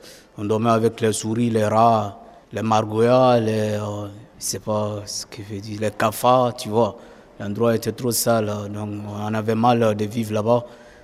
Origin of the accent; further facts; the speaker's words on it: Guinea; now in Lille, France; Je viens de la Guinée-Conakry, mon pays d'origine c'est la Guinée-Conakry, je suis guinéen. Je suis en France, ça fait 6 mois, précisément à Lille.